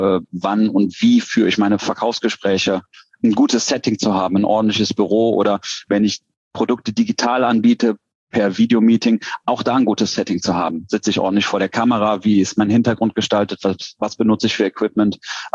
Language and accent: German; Cologne, North Rhine-Westphalia, Germany; Ich komme aus Köln, bin fast verheiratet, habe zwei kleine Mädels zu Hause.